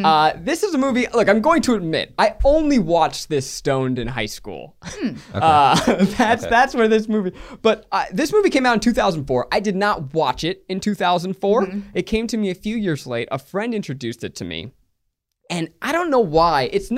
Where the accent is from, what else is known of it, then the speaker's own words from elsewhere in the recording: New York, United States; I grew up in the suburbs of New York.